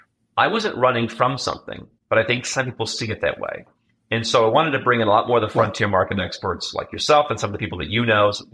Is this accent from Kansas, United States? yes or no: no; Cleveland, Ohio, United States; born there; I was born in Cleveland, Ohio, in this kind of Rust Belt town and right across the lake from Canada.